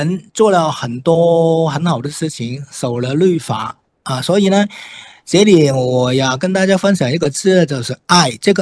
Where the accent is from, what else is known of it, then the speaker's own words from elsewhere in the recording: Hong Kong; 我虽然不是在国内出生，但是我是香港的原居民啊。